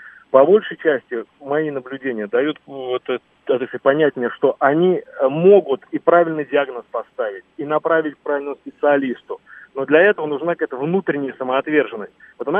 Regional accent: Moscow, Russia; я сам москвич

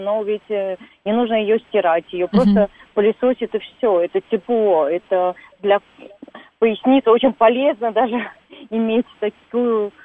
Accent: Turkmenistan; Я сама из Туркменистана.

